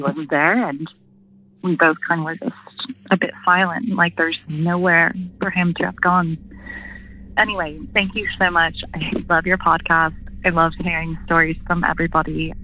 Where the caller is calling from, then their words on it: Munster, Ireland; I'm calling you from East Clare, Ireland, so a very rural part of Ireland.